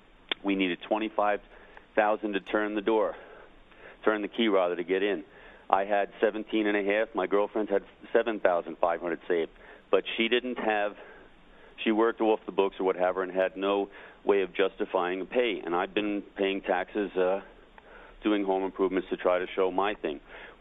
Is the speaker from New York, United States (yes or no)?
yes; Sea Cliff, New York, United States; Listen, I'm formerly from Seacliff, Long Island. I live out here in the last 4 years.